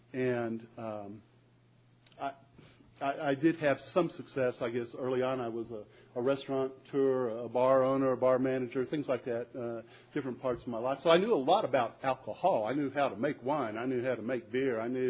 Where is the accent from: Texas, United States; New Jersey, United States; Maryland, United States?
Texas, United States; Corpus Christi; I'm from Corpus Christi, Texas.